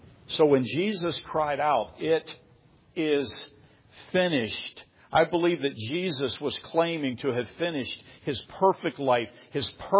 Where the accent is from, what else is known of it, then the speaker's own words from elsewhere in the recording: Pittsburgh, Pennsylvania, United States; You know, I come from the Pittsburgh area.